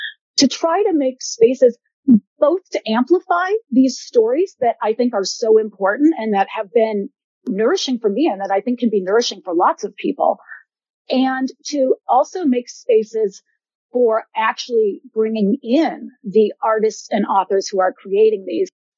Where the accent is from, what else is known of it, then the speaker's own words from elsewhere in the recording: Detroit, Michigan, United States; now in Atlanta, United States; I grew up in Detroit. I live in Atlanta.